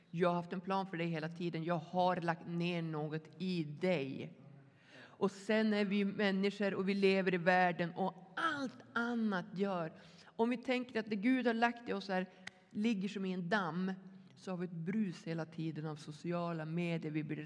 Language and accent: Swedish; Skellefteå, Västerbotten County, Sweden; now in Borås, Sweden; är född och uppvuxen i Skellefteå, men bor nu i Borås